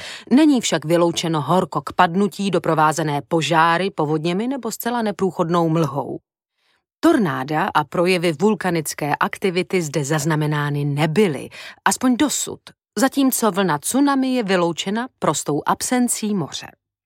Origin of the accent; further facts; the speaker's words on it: Ostrava, Moravian-Silesian Region, Czechia; born there; Určitým způsobem se vracím ke svým rodným kořenům. Narodila jsem se v Ostravě, podivně roztahaném městě, jehož obyvatelé by se klidně vešli na čtvrtinu skutečné rozlohy.